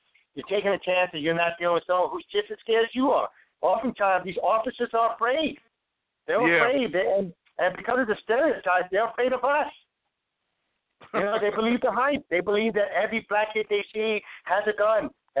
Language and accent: English; New York City, New York, United States; I grew up dirt poor in Harlem, raised by a single mom on welfare, right?